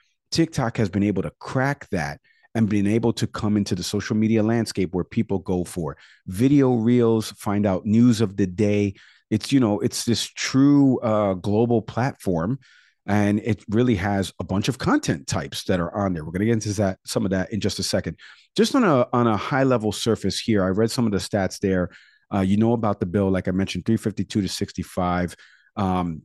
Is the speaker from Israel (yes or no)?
no; Puerto Rico; accent: Puerto Rican; But again, you got to excuse my Puerto Rican accent for a second.